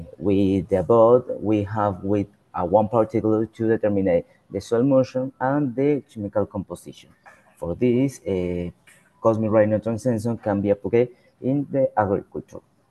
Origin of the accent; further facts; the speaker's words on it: Bucaramanga, Santander, Colombia; I'm from Bucaramanga, Colombia. I am a master's student